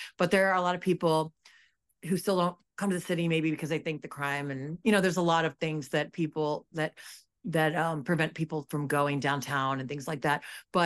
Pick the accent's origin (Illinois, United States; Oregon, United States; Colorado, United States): Illinois, United States; Chicago; I grew up in Chicago, northwest suburbs, but my dad grew up on the south side of Chicago